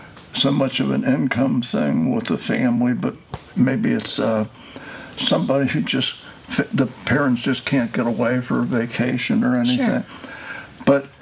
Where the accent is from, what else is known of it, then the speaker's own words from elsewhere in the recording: Cincinnati, Ohio, United States; we're originally from Cincinnati. I had several businesses in Cincinnati